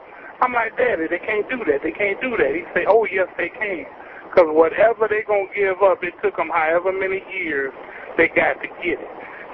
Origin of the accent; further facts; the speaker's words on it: Detroit, Michigan, United States; now in Franklin, United States; I'm calling from Franklin, Ohio right now, but I'm from Detroit there, Mike.